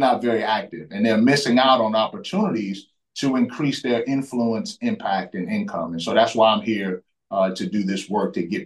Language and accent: English; Bronx, New York, United States; I'm originally from the Bronx, New York, right? Grew up in a single parent home.